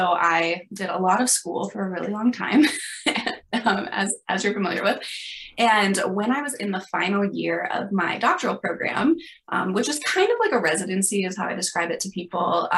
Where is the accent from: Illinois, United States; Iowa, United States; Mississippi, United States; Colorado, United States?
Colorado, United States; Denver; when I moved back to Denver, my hometown